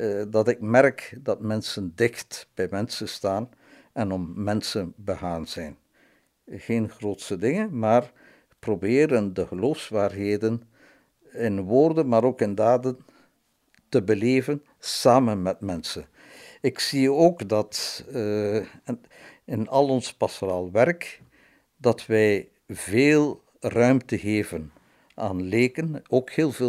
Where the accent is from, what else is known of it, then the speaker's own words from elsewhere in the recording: West Flanders, Belgium; Ik kwam uit West-Vlaanderen